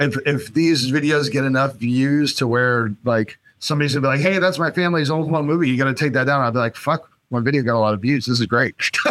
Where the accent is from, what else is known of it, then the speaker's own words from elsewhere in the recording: California, United States; the main thing I always knew about … growing up in the Bay Area